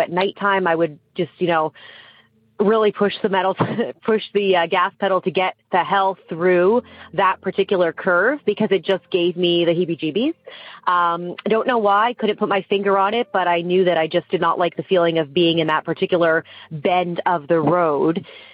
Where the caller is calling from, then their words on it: Hamilton, Ontario, Canada; I am calling in from Hamilton, Ontario, Canada.